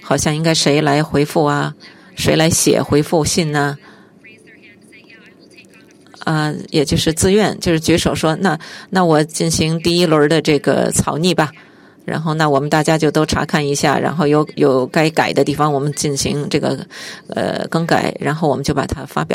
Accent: Nigeria; Chinese is a second language; 我是尼日利亚来的英才。

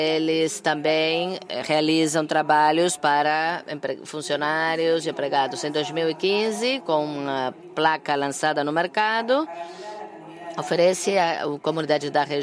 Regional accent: Los Angeles, California, United States; e eu cresci em Los Angeles e a primeira vez que eu fui para Montevideo

